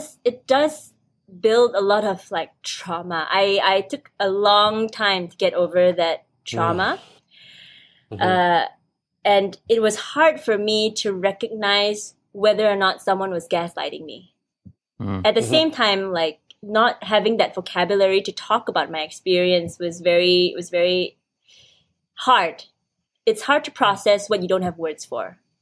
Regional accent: Malaysia; now in Singapore; growing up in Malaysia, coming to Singapore

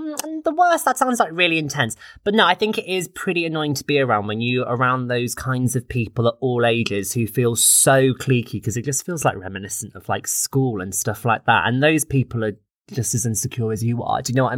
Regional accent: West Midlands, United Kingdom; I'm just outside of Birmingham, a really teeny tiny village called Alfkirk.

